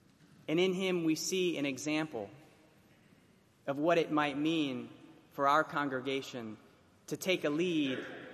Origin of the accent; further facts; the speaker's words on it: Florida, United States; Growing up in South Florida, I was best friends with the Jefferson twins, Sean and John.